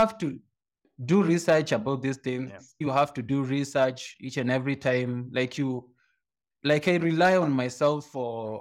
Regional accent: Kenya; I am from Kenya, Africa. Kenya is a small country of 55 million people. People are very poor.

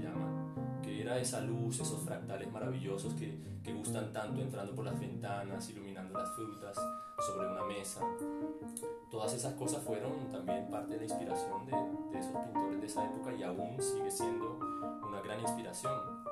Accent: Colombia; also born or lived in Venezuela; yo soy venezolano, crecí en Colombia, por parte materna mi familia colombiana, y por parte paterna mi padre es de Montevideo, mis abuelos también.

